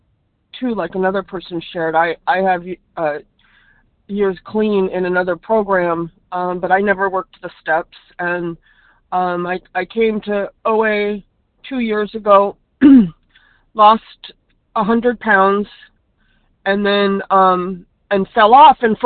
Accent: California, United States; I'm from California. And I'm really happy to be on the meeting right now.

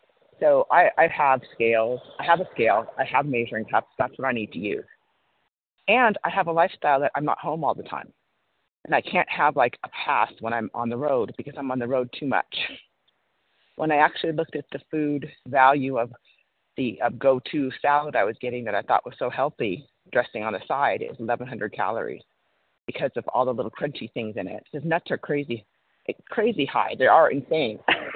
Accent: Wyoming, United States; Yes, I'm from Wyoming and happy to be here.

